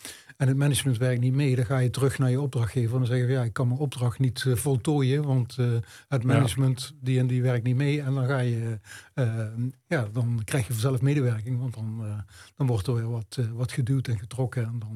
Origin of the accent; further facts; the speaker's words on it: Limburg, Netherlands; born there; now in Venlo, Netherlands; Nee, ik ben geboren in Zuid-Limburg.